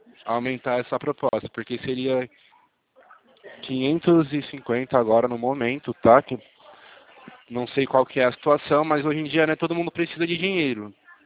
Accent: São Paulo, Brazil; sou paulista.

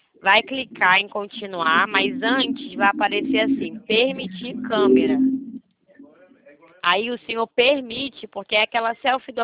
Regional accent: Rio de Janeiro, Brazil; Eu sou carioca. Rio de Janeiro.

